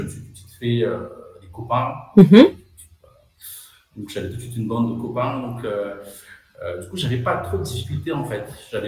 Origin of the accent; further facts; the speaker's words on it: Madagascar; also born or lived in France; Donc je suis né et j'habite à Madagascar. J'ai fait ma scolarité ici. Et ensuite, après le bac, je suis parti en France.